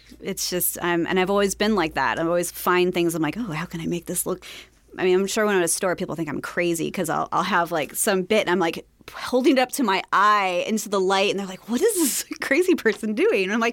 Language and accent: English; Long Beach, California, United States; But also where I grew up in Long Beach, it's, you know, very diverse, luckily diverse community.